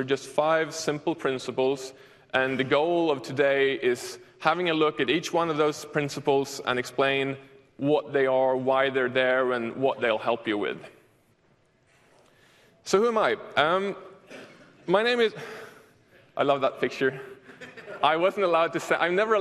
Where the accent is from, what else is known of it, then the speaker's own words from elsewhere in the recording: Sweden; English is a second language; Yes, I am from Sweden, so if you don't understand what I'm saying, tough.